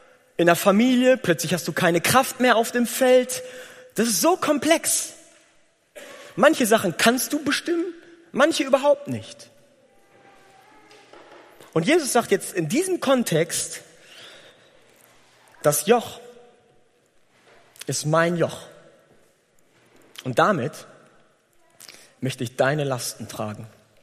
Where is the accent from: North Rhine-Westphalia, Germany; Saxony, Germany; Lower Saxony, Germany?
North Rhine-Westphalia, Germany; Gütersloh; Bei uns zu Hause in Gütersloh, wo ich ja herkomme, haben wir so ein bisschen größeren Garten.